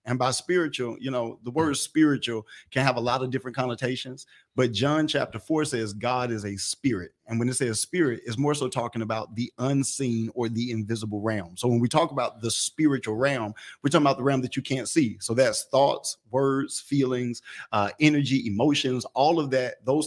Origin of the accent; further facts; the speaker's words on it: Atlanta, Georgia, United States; A lot of people don't know I was born and raised in Atlanta, so that means a lot.